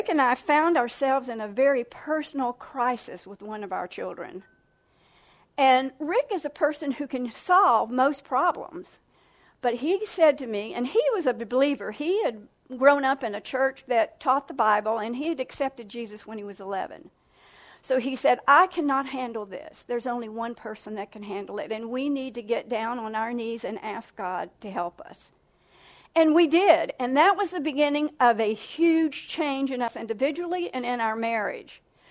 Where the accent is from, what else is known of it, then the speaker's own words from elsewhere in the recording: Melbourne, Florida, United States; So when I was growing up in Melbourne, Florida, my mother began drinking